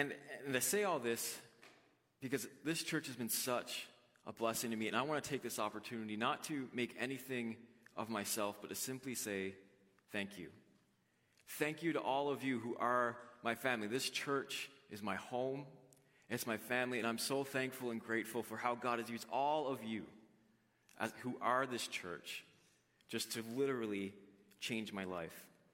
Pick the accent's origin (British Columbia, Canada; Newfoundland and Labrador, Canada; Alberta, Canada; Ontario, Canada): Newfoundland and Labrador, Canada; St. John's; I was born here in St. John's in Newfoundland. And yes, for all you Newfoundlanders out there, that means I'm a townie, and I'm proud of it.